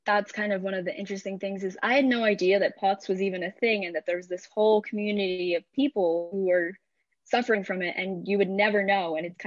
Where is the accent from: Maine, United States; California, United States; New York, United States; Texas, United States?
California, United States; I'm actually from California